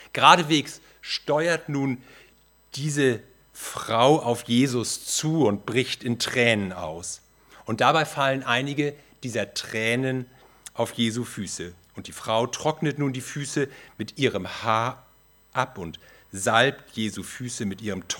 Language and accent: German; Hamburg, Germany; In meiner Heimat hätte man gesagt, in Hamburg, in gediegener Atmosphäre